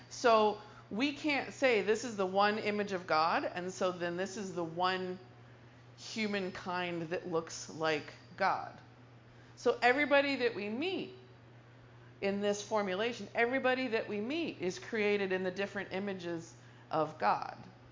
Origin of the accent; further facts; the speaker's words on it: California, United States; I think of, especially since I'm from California, I think of controlled burns.